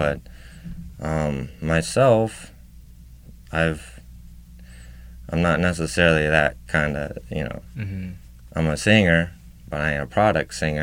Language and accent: English; New York, United States; My mother and my sister live in Pittsburgh, but I'm actually from the Finger Lakes region of New York.